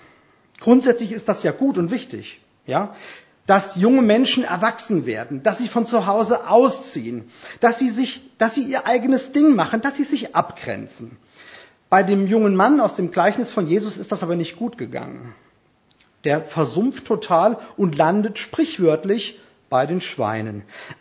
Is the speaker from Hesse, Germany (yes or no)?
yes; Erdbach, Hesse, Germany; Meine Heimat, meine Erdbacher Heimat ist mir wieder ganz neu wichtig geworden.